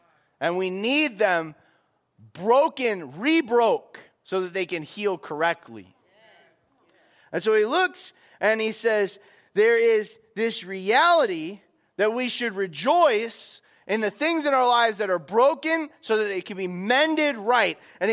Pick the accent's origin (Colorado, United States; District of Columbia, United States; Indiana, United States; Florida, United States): Florida, United States; I talked a lot about how I grew up in Florida